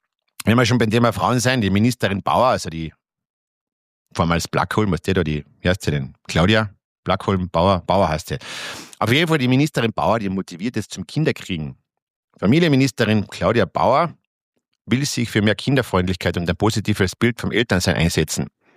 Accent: Austria; Gott, bei uns in Österreich verhältnismäßig ist es noch einmal okay.

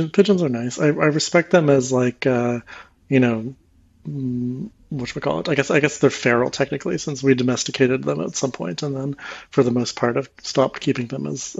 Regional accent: Canada; now in Europe; So my favorite hockey team, the Vancouver Canucks, have been bad for almost the entirety of the time I've spent living in Europe.

